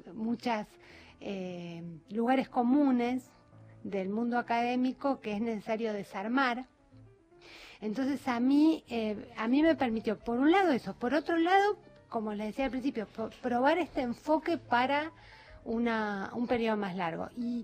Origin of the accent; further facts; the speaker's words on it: Moreno, Buenos Aires Province, Argentina; yo soy de Moreno, conozco muy bien ese territorio